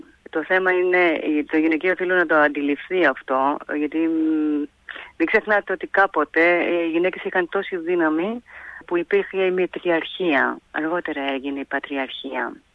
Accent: Greece; also born or lived in Melbourne, Australia; γεννήθηκα στη Μελβούρνη και φύγα μικρή, πολύ μικρή, 5 χρονών, 5,5, και πήγαμε Ελλάδα, μεγάλωσα εκεί. Στο διάστημα αυτό είχαμε ξαναέρθει το 1986 για άλλα 3 χρόνια.

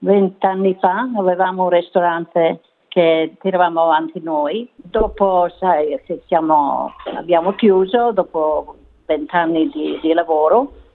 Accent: Bologna, Emilia-Romagna, Italy; now in Australia; perché noi veniamo da Bologna

